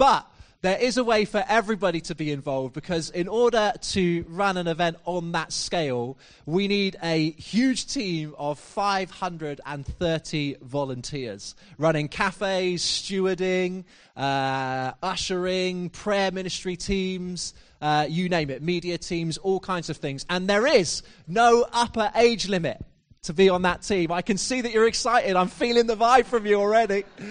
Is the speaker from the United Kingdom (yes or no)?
yes; Malvern, West Midlands, United Kingdom; We piloted that in my hometown of Malvern through my local church, who just had one young person and no youth ministry at the time.